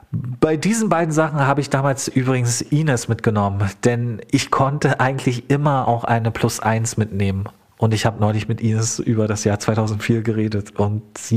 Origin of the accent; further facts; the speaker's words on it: East Germany, Germany; also born or lived in Bavaria; wie es so war, als Ossi zwischen all den Bajuwaren zu sein.